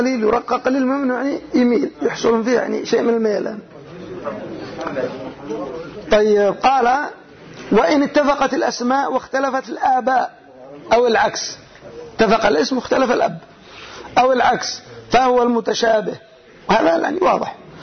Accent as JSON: {"language": "Arabic", "country": "Yemen", "said": "عندنا في اليمن الجهات العليا من اليمن صنعاء وما حولها يقولون محمد ومحمد"}